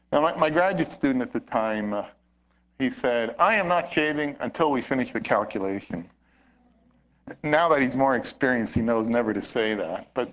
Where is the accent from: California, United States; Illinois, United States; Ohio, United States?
California, United States; Okay, I'm from California, so I put up California wine.